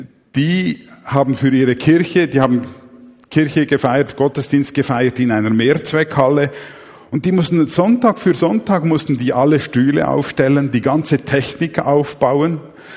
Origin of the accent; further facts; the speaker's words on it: Mexico; now in Switzerland; Ich bin ja in Mexiko aufgewachsen